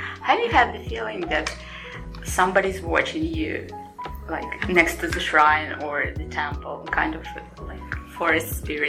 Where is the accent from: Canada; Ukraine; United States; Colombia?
Ukraine; Crimea; born there; English is a second language; Actually, I was born in Crimea, and it's like the most southern part of Ukraine, next to the Black Sea. And actually, when I was a kid, I hated the smell of the sea because it was like an everyday thing.